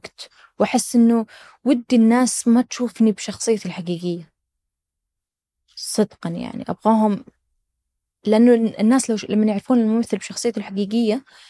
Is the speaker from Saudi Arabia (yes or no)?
yes; Saudi Arabia; ما تتصور قديش الموضوع مهم حتى لي كسعودية